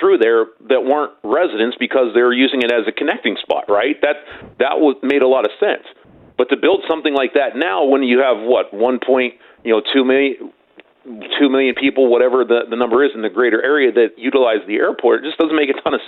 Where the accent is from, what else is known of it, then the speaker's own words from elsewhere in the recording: United States; I have not. I'm American, so I go through Charlotte.